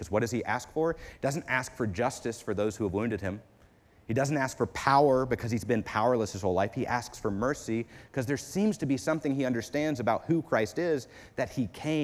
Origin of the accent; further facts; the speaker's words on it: West Virginia, United States; My grandfather was born in, I'm from West Virginia